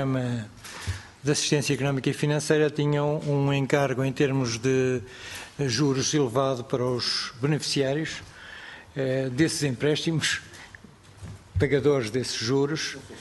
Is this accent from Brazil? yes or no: no; Norte, Portugal; Eu gostaria de dizer que no Norte, eu sou do Norte